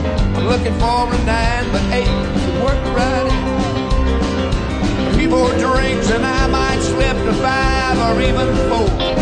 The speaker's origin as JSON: {"language": "English", "region": "Louisiana", "country": "United States", "tie": "born or raised there", "said": "See, a lot of folks probably don't realize that I grew up in Louisiana together with … Reverend Swaggart."}